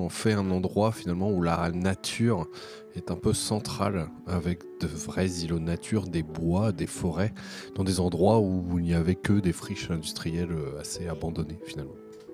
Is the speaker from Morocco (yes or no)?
no; Hénin-Beaumont, Hauts-de-France, France; J'ai grandi à Hénin-Beaumont, dans la cité de la Pouplerée, pour être précis. Donc c'est vraiment dans le bassin minier.